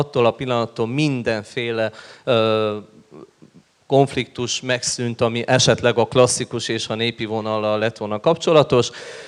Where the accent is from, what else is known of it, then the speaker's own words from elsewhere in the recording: Harghita, Romania; Mondtam, amikor oda kerültünk Nagyváradra, mivel én is csíki vagyok